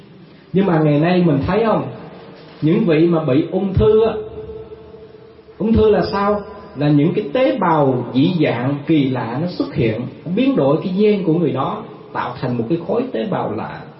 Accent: Bình Định, Vietnam; Cách đây vài tháng ở tại Bình Định, quê hương chúng tôi đó, ở tại thành phố Quy Nhơn

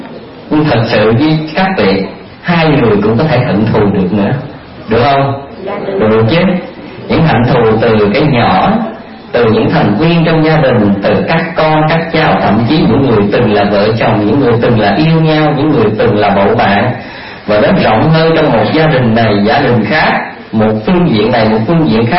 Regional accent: Vĩnh Long, Vietnam; đại quê tôi đại Vĩnh Long à, chính tỉnh miền Tây rồi nhớ đồng bằng sông Cửu Long.

